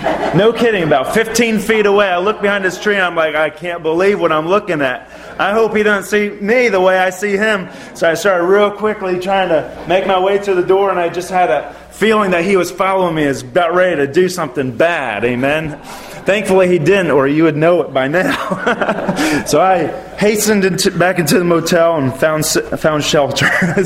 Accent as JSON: {"language": "English", "region": "Florida", "country": "United States", "said": "I'm from Florida."}